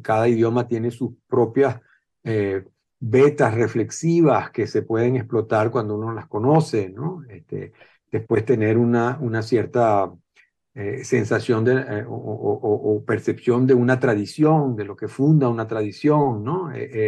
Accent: Venezuela; moved away as an adult; yo lo que siento es que inevitablemente soy venezolano. Es decir, digamos, yo no salí de Venezuela, sino ya casado y con hijos a los 30 años a estudiar afuera, digamos. Es decir, mi vida transcurrió en Venezuela.

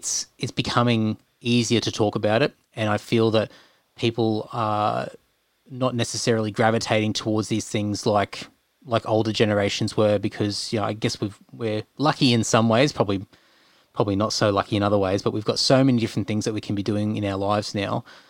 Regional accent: Australia; It's been celebrated as part of our culture of, you know, being Australian, you know, having a punt and whatever that looks like in its own form.

